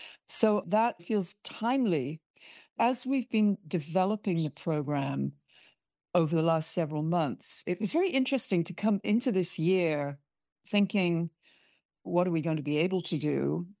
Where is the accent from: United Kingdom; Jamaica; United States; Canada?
United Kingdom; I'm a Brit, as you can probably tell.